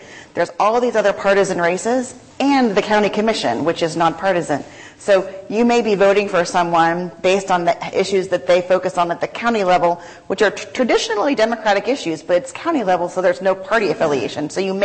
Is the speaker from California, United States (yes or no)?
no; Kansas, United States; And growing up in Kansas, I'd never heard of this before, and I was very young.